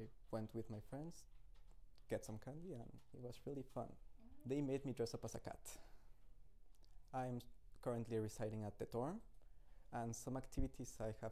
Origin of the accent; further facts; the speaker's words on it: Mexico; English is a second language; now in Canada; I'm from Mexico and I'm studying grade 12.